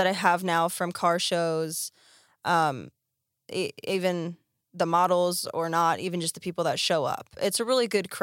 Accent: New York, United States; So it started actually back when I'm from New York.

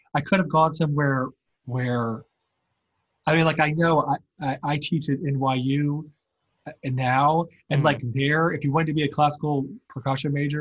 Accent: Columbia, Missouri, United States; I grew up in Columbia, Missouri.

